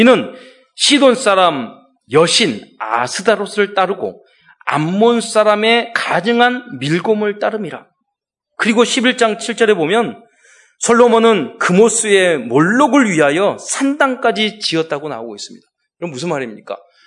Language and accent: Korean; Mokpo, South Jeolla, South Korea; 저는 제가 제 고향 사는 집에 뒤에 산이 있었는데요. 유달산이 있었어요. 근데 정말 돌산이었어요.